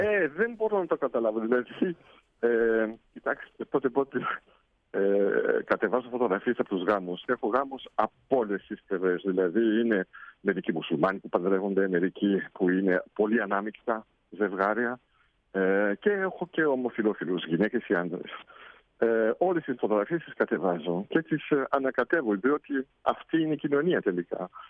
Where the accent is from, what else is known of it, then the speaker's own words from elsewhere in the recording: Greece; now in Belgium; ξέρουν ότι είμαι Έλληνας, το όνομά μου δεν το μπορεί να το κρύψει